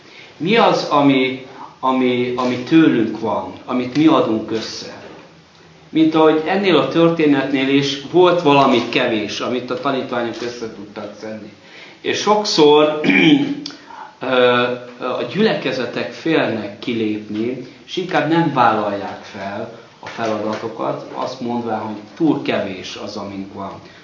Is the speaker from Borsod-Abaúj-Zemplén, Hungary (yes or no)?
yes; Miskolc, Borsod-Abaúj-Zemplén, Hungary; egy nagyobb városban, mint például Miskolc, ahonnan jövök